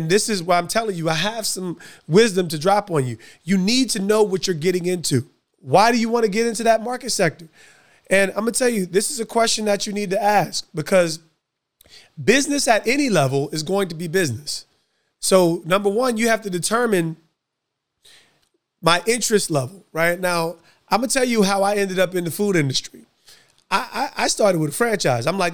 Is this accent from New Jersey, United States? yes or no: yes; New Jersey, United States; Now, I'm from Jersey. I love pizza and bagels, okay? We got some banging pizza and bagels, sandwiches.